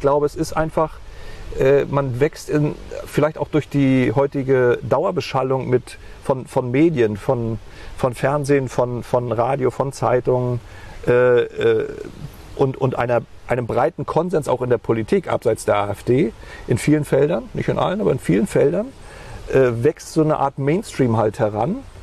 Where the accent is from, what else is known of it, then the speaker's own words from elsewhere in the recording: East Germany, Germany; Ich bin ein Kind der Wende. Wir sind in der DDR aufgewachsen